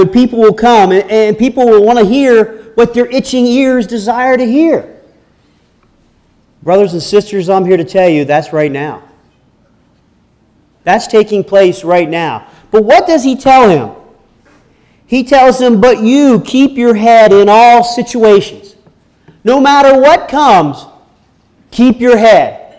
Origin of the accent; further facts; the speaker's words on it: Barnesville, United States; I'm from Barnesville.